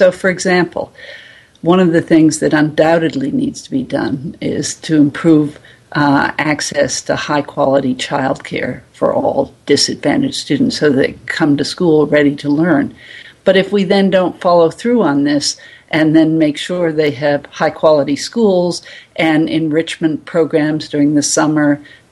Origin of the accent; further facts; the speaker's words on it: Durham, North Carolina, United States; I often also cite an example from my hometown of Durham, North Carolina.